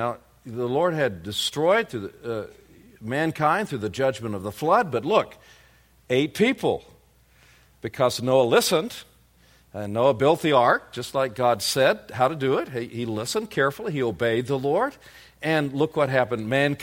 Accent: the South, United States; I am from the United States, but worse than that, I'm from the southern United States.

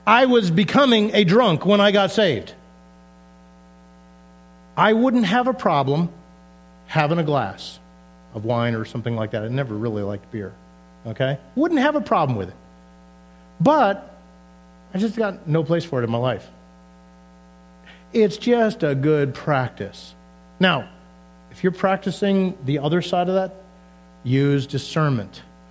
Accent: Massachusetts, United States; now in St. Louis, United States; Because I grew up driving in New England. Okay, Massachusetts, Mass Pike.

